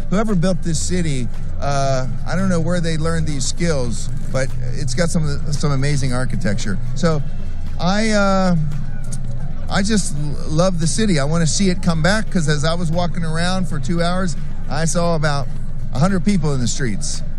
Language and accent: English; Wheeling, West Virginia, United States; But this city, like a lot of cities, I'm from Wheeling, West Virginia. It's kind of got the same vibe.